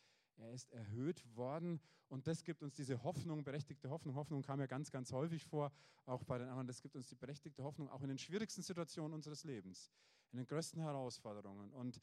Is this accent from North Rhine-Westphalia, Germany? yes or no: no; Schweinfurt, Bavaria, Germany; Ich bin in Schweinfurt aufgewachsen, 30 Kilometer Luftlinie von der DDR-Grenze entfernt.